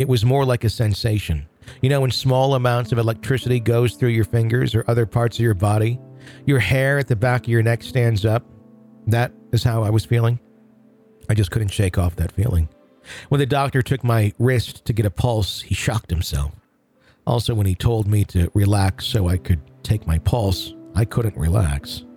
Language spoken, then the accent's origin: English; Canada; also born or lived in Sri Lanka; for a person like me who grew up in Canada